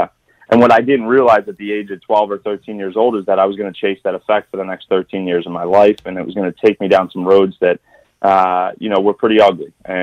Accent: United States; So I'm a guy that grew up in Delaware County, just like any other, young man.

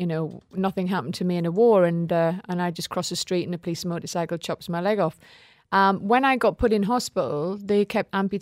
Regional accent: North East England, United Kingdom; this is 25 years ago and I'm a Geordie.

